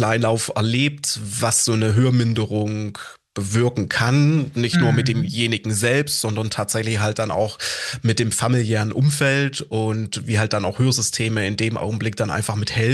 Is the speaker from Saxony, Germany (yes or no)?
yes; Chemnitz, Saxony, Germany; Angefangen hat meine Ausbildung damals noch in Chemnitz, was quasi ja meine Heimatstadt soweit mit ist.